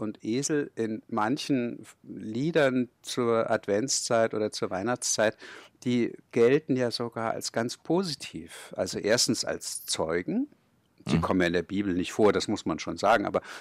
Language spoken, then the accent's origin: German; Kulmbach, Bavaria, Germany; ich bin ja in Kulmbach aufgewachsen